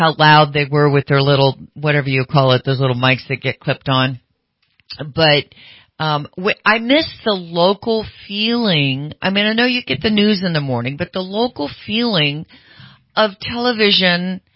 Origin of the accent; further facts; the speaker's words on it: Sacramento, California, United States; I grew up in Sacramento.